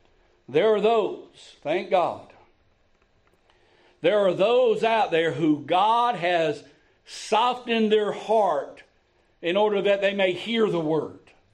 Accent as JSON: {"language": "English", "region": "North Carolina", "country": "United States", "tie": "born or raised there", "said": "I'm born and raised in North Carolina. My dad grew up as a sharecropper. We come from very poor means."}